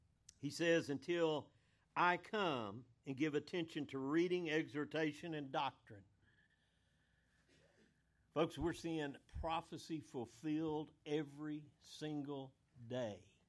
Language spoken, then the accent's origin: English; United States; And it's hard for me as an American to believe we would elect a socialist